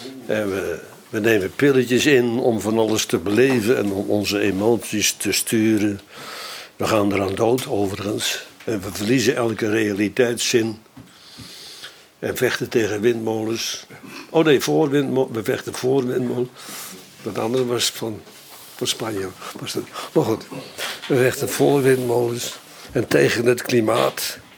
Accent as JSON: {"language": "Dutch", "region": "West Netherlands", "country": "Netherlands", "said": "Althans, waar ik vandaan kom, in het westen van Nederland."}